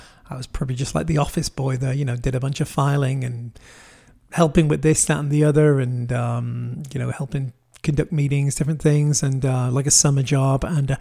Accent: North West England, United Kingdom; because I grew up near Liverpool and grew up 20 years after …

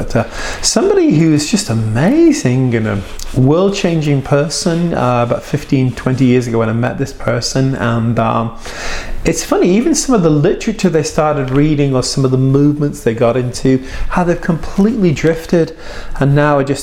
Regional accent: United States; I apologize, fellow Americans, speaking as an American.

